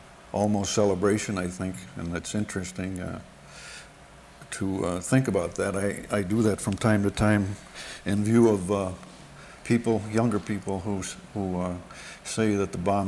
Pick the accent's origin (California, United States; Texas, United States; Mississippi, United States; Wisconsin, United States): Wisconsin, United States; Marathon; also born or lived in Wausau; I was born in Wausau. Our home was in a tiny little place called Marathon, which is 10 miles west of Wausau, where my father was a rural mail carrier.